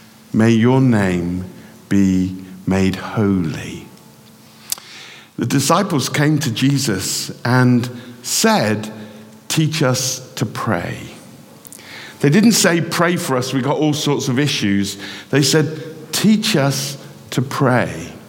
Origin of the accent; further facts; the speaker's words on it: England, United Kingdom; being English